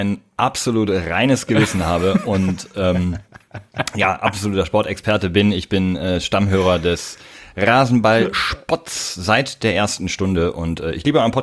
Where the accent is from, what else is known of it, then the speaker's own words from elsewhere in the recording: North Rhine-Westphalia, Germany; Ich bin im Münsterland aufgewachsen